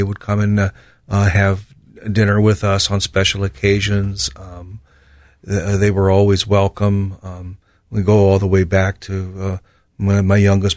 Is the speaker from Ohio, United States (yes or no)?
yes; Delaware, Ohio, United States; Yes, born and raised in Delaware, Ohio, wonderful little town. That was back before it was considered to be a suburb of Columbus.